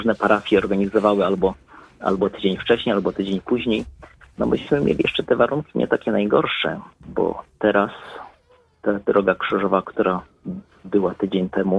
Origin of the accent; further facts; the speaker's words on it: Silesian Voivodeship, Poland; To była droga w moich rodzinnych okolicach na Śląsku.